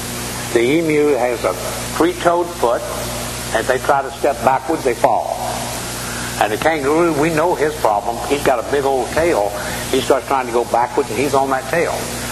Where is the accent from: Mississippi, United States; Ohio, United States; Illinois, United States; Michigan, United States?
Mississippi, United States; I grew up in Mississippi many years ago, and most of the small farmers plowed with a walk-behind plow being pulled by a mule.